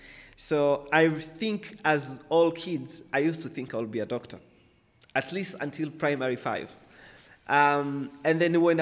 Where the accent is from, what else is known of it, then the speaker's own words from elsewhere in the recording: Kigali, Rwanda; I'm a kid from Nyamirambo. And I've lived in two main locations in Nyamirambo.